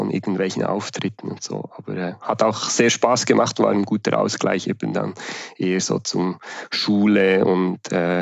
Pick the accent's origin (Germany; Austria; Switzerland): Switzerland; wie man hört, unmissverständlich, ich komme aus der Schweiz.